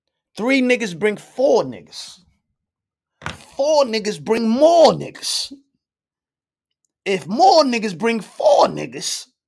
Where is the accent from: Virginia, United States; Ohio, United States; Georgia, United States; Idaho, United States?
Georgia, United States; Atlanta; need to be on there, and I'm from Atlanta.